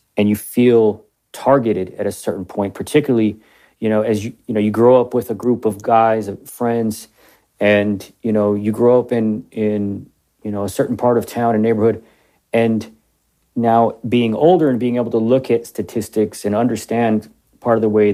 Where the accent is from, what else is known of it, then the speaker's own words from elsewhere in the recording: Tucson, Arizona, United States; I grew up here in Tucson. You know, went to Menlo Park Elementary, Utterback Middle School, Tucson High School